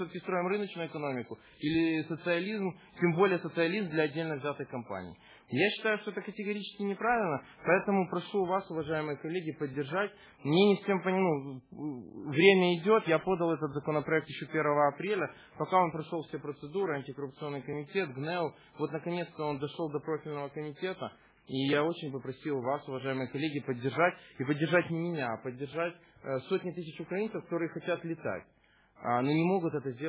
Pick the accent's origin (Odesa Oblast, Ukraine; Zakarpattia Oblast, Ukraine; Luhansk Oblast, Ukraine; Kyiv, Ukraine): Odesa Oblast, Ukraine; Odesa; Ну, я сам особисто з Одеси